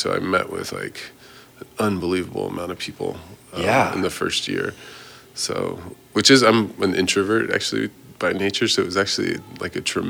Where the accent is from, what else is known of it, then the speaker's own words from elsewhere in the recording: Colorado, United States; And I grew up in Colorado, which is every year it's kind of a swing state